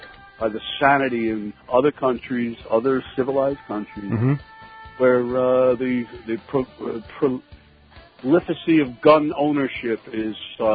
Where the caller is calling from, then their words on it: Long Island, New York, United States; Long Island.